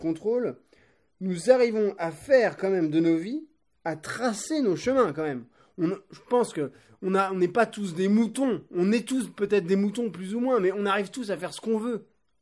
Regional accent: France; accent: French; je sais que mon accent est un peu naze, un peu français, mais bon, je suis français

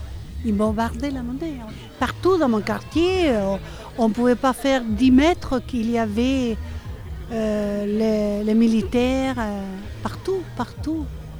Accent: Santiago, Santiago Metropolitan Region, Chile; moved away as an adult; now in Nantes, France; j'habite à Nantes, je viens de Santiago du Chili, je suis retraitée. Je suis arrivée en 76. J'ai quitté le Chili en 74.

